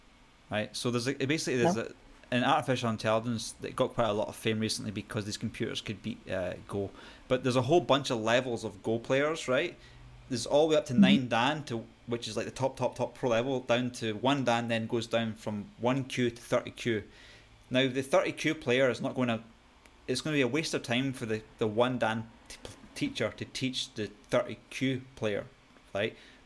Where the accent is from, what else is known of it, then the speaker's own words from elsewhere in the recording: Scotland, United Kingdom; being a Scotsman, I like a free lunch.